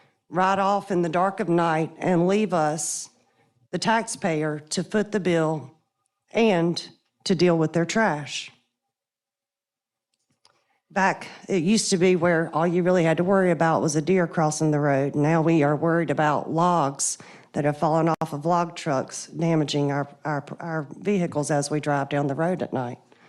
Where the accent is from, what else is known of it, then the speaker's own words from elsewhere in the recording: Cassett, South Carolina, United States; I was born and raised in Cassett, South Carolina.